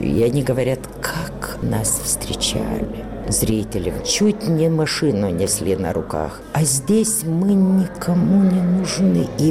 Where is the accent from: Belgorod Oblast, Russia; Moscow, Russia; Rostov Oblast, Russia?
Moscow, Russia; born there; В Москве, где я родилась, на Трифоновке, где мама и папа учились на актера.